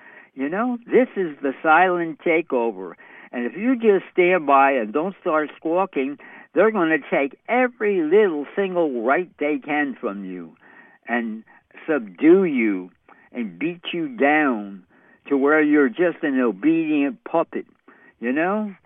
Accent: New York City, New York, United States; I'm from New York City here.

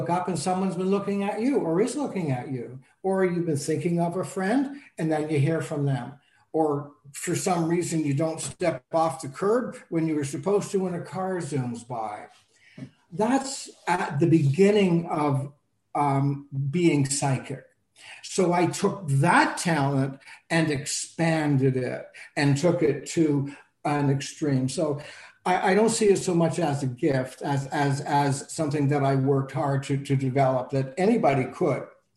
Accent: Canada; I'm Canadian, so, and I'm in Toronto.

